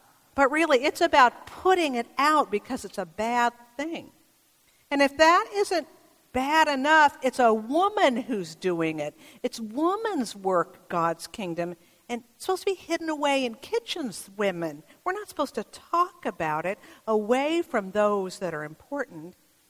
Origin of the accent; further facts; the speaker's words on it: Bay Area, California, United States; I mean, I grew up in the Bay Area.